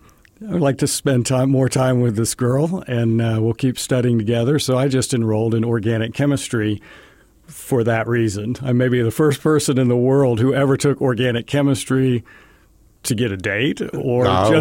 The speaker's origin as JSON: {"language": "English", "town": "Lawrence", "region": "Kansas", "country": "United States", "tie": "born or raised there", "said": "I grew up in Lawrence, Kansas, right. And I went to school at Kansas University."}